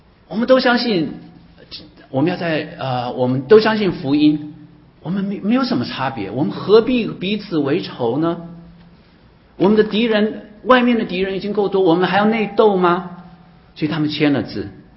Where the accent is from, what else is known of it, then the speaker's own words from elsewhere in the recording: Taiwan; 你知道我从台湾来